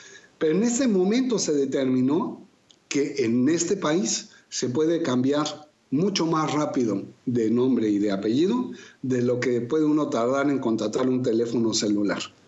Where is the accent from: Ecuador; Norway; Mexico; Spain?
Mexico; legislación de México. Y hacer un cambio de nombre o un juicio de rectificación de acta, como se conoce en mi país